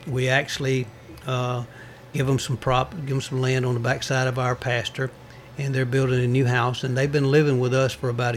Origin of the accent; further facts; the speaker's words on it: Pates Chapel, Alabama, United States; And I was born and raised up in Pates Chapel. That's where my mom and daddy went to school.